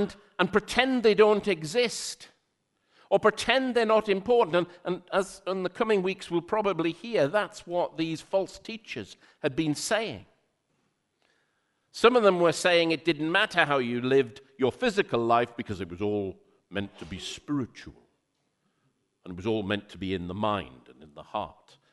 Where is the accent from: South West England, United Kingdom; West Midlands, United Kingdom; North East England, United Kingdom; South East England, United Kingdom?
North East England, United Kingdom; accent: Geordie; Just recently been in the Northeast, and that's probably why a little bit my Geordie accent's come out a little bit more this time.